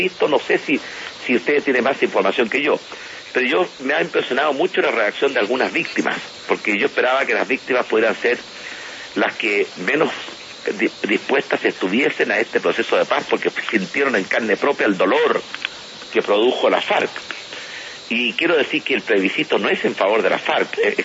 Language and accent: Spanish; Chile; Cuando terminó el gobierno militar, en que se cometieron graves atropellos a los derechos humanos en mi país, Chile tuvo que tomar una opción